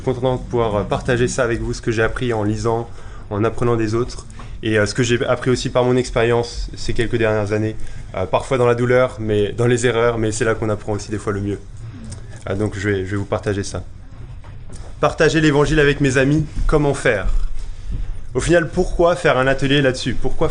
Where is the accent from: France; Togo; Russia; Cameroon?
France; Paris, Île-de-France; now in Brussels, Belgium; Et je suis originaire de Paris et actuellement je suis étudiant à l'Institut biblique belge à Bruxelles.